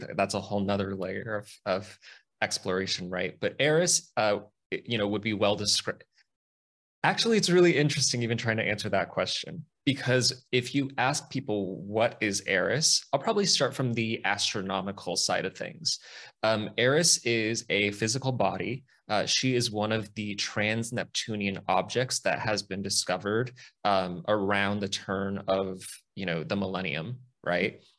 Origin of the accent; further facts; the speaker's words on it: United States; What to say about myself? I'm an American astrologer, among other things.